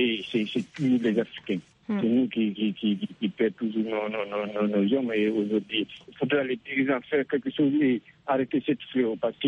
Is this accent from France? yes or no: no; Guinea; moi, je suis de la Guinée-Conakry, je sais de quoi je parle.